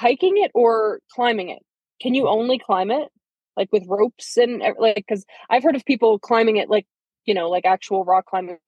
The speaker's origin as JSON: {"language": "English", "town": "Philadelphia", "region": "Pennsylvania", "country": "United States", "tie": "born or raised there", "said": "So, I mean, I grew up in Philadelphia, but we drove out to the Grand Canyon at one point and we hit Tahoe on the way."}